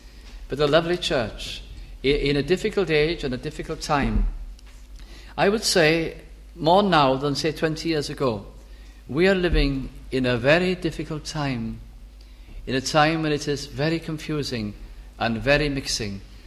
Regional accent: Bolton, North West England, United Kingdom; I suddenly and naturally became very, very burdened for my hometown in Bolton, Lancashire.

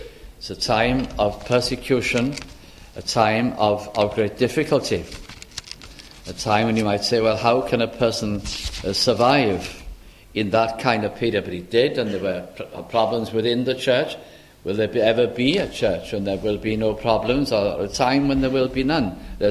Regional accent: North West England, United Kingdom; it was in my own church where I was brought up in Lancashire.

